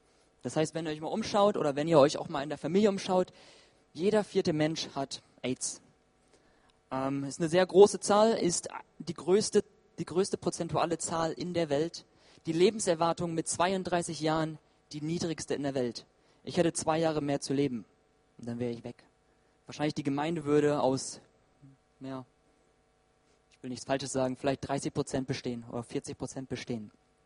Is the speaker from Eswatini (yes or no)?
yes; Eswatini; Bei uns in Swasiland